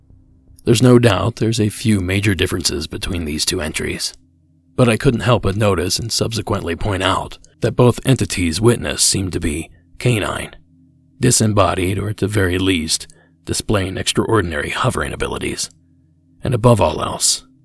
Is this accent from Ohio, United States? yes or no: yes; Ohio, United States; let's quickly kick it over to my home state of Ohio.